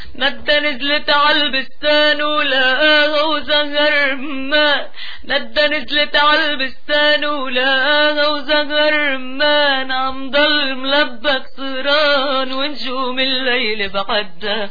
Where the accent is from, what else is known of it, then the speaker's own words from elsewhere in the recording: Syria; ارجع على سوريا بلدي الام